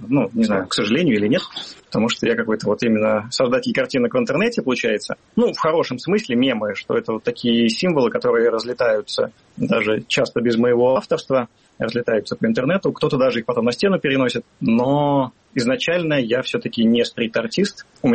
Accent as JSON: {"language": "Russian", "town": "Penza", "region": "Penza Oblast", "country": "Russia", "said": "я из Пензы, и в Пензе есть картинная галерея"}